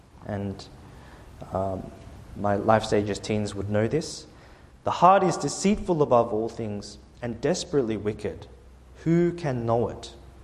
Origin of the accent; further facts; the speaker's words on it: Australia; we would be familiar growing up in Australia of how wildly crazy a bushfire can be